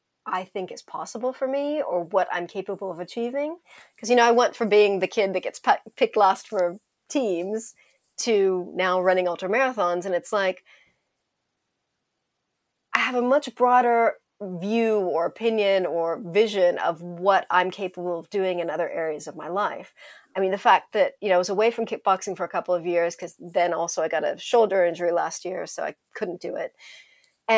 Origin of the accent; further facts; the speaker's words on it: California, United States; because I grew up in California, and a big chunk of that trail goes through California